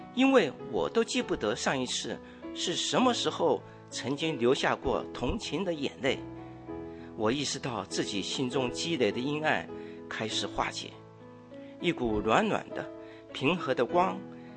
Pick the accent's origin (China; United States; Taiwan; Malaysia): China; North China; 他出生成长在南方大城市，我来自北方农村